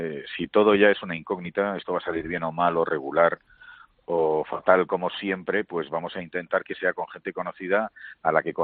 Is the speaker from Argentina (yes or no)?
no; Bilbao, Basque Country, Spain; soy de Bilbao, ¿no?